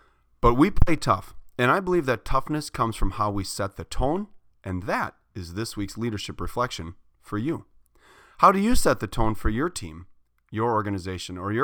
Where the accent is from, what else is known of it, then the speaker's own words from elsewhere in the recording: Port Washington, United States; You see, I coach a girls U14 select soccer team in my hometown of Port Washington.